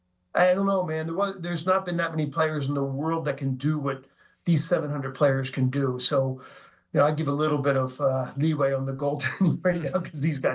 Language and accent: English; Philadelphia, Pennsylvania, United States; I grew up in Philadelphia